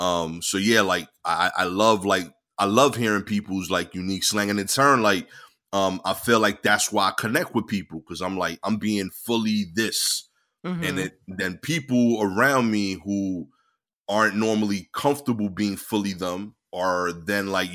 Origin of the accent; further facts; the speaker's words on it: Brooklyn, New York, United States; accent: Brooklyn; Like, I'm super Brooklyn, obviously, but my favorite accent East Coast is actually Philly's.